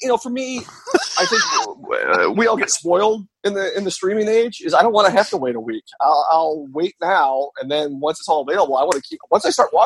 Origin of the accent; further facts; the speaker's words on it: Chicago, Illinois, United States; we're all from the Chicago area, so I figured it's the home team.